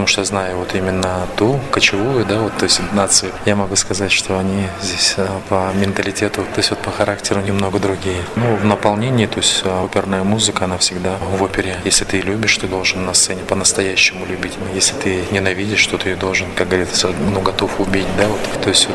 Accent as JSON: {"language": "Russian", "region": "Buryatia", "country": "Russia", "said": "я сам из Бурятии, вот, и Бурятия, ну, вот монгольская кровь, я скажу, что во мне есть."}